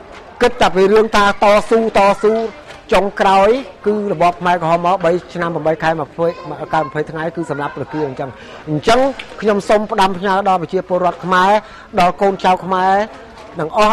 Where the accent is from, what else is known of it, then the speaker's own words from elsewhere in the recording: Preah Mul, Pursat, Cambodia; ស្រុកកំណើតនៅភូមិព្រះមូលបាទឃុំព្រះមូលស្រុកបកាងខេត្តស័ង្ក